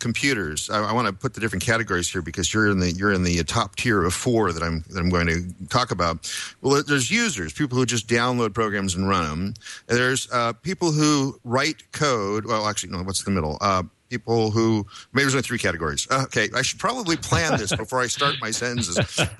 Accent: Portland, Oregon, United States; Well, I'm from Portland, Oregon, obviously, and if you don't already know

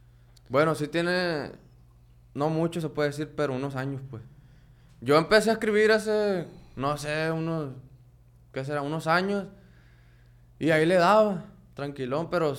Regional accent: La Paz, Baja California Sur, Mexico; born there; now in Culiacán, Mexico; Sí, yo nací en La Baja, en La Paz.

